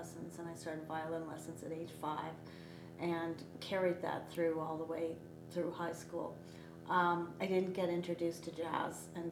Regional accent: Vancouver, British Columbia, Canada; I grew up in Canada, in British Columbia, in Vancouver

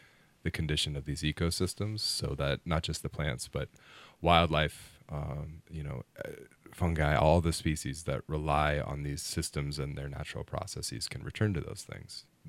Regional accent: Colorado, United States; I'm a newcomer, obviously, I grew up in Colorado, and, you know, this is not a place I grew up in.

